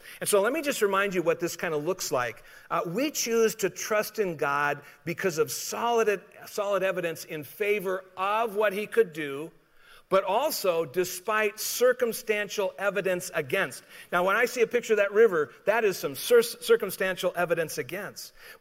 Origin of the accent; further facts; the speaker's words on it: Colorado, United States; I grew up in Colorado where the Continental Divide is, and that means it's where all the rivers start.